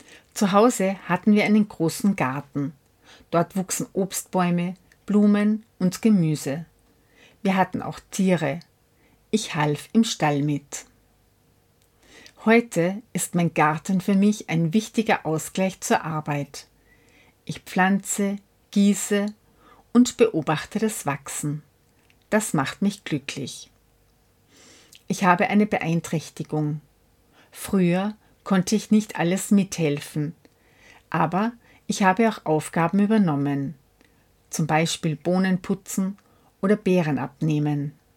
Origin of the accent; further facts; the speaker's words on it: Göfis, Vorarlberg, Austria; Ich komme aus Göfis und lebe seit über 20 Jahren in Altenstadt. Als Kind spielte ich oft draußen im Wald.